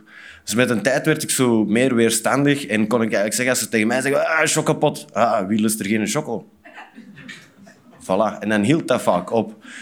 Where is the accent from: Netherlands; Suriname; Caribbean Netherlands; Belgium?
Belgium; Zwijndrecht, Antwerp; now in Antwerp, Belgium; ik woon wel in Antwerpen, maar ik ben niet echt van Antwerpen. Ik kom eigenlijk van Zwijndrecht.